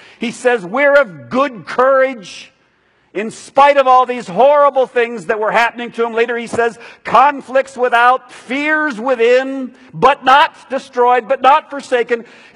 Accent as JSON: {"language": "English", "country": "United States", "said": "I'm an American. I deserve to not have to suffer that badly."}